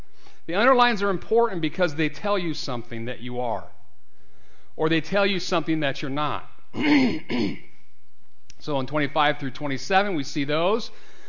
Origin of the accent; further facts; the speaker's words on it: United States; And I always pick on Americans because I can, because I am an American.